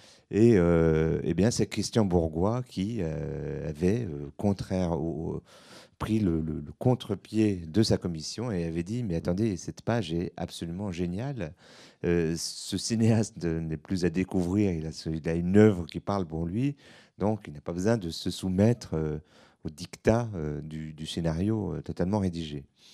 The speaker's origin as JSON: {"language": "French", "country": "Switzerland", "said": "Il se trouve que je suis suisse d'origine"}